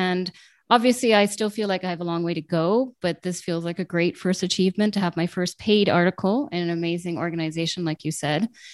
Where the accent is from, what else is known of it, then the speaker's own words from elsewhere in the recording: Ireland; As you know, I came from Ireland, and as we both know